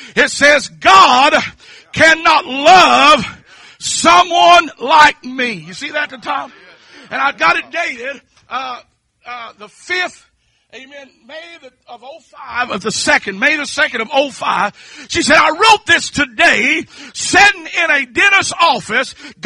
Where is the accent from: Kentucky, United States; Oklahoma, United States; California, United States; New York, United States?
Kentucky, United States; maybe it's because I'm from Kentucky, I don't know.